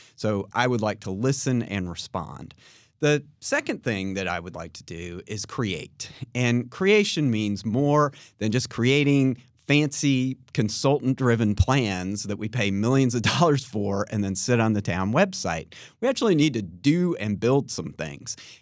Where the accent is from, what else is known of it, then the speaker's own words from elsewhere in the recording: Chapel Hill, North Carolina, United States; I grew up here in Chapel Hill. I love our community so much.